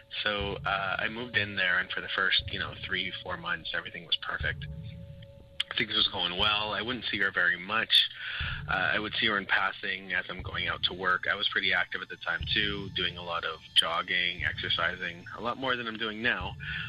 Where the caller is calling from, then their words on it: Montreal, Quebec, Canada; I'm calling from Montreal, Quebec.